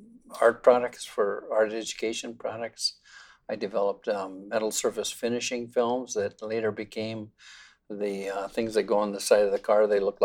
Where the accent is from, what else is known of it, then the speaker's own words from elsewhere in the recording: Minnesota, United States; born there; Yeah, I was born in Minnesota.